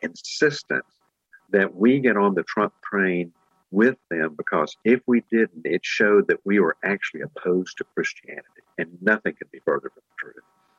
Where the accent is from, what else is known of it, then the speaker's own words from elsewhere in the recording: Mississippi, United States; I grew up in Jim Crow, Mississippi. I was born in the 1950s